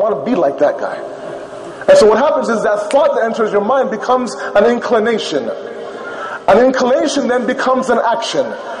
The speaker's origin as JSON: {"language": "English", "town": "Toronto", "region": "Ontario", "country": "Canada", "tie": "born or raised there", "said": "I grew up in Toronto around smokers."}